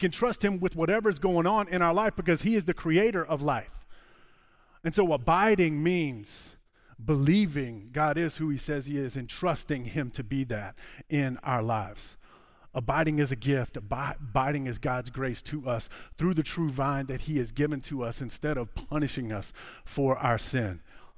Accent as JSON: {"language": "English", "town": "Charleston", "region": "South Carolina", "country": "United States", "lives_now": "North Carolina, United States", "said": "I'm from Charleston, and so that's where Ashley and I lived for 12 years before we moved up here."}